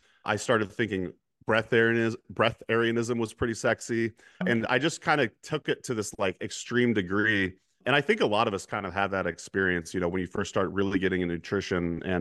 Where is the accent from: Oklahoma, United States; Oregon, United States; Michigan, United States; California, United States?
Oregon, United States; Eugene; we went to the Red Barn in Eugene, Oregon, which is my hometown